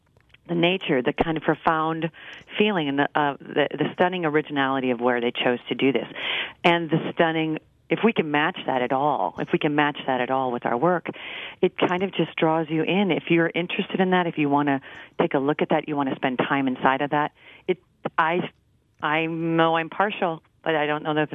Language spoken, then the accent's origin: English; Iowa, United States; I'm from Iowa. I know nowhere.